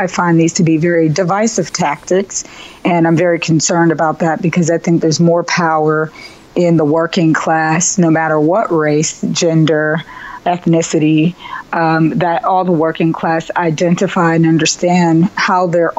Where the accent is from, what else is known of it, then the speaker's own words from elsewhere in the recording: Braddock, Pennsylvania, United States; growing up in my hometown of Braddock.